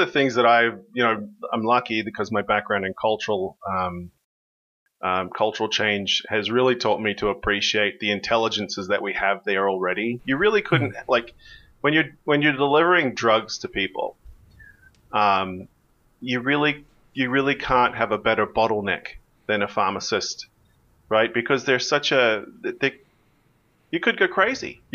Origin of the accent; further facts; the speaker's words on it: Australia; now in United States; the CEO and founder of Voista Training Labs, pharmaceutical training company. I'm an Australian-American.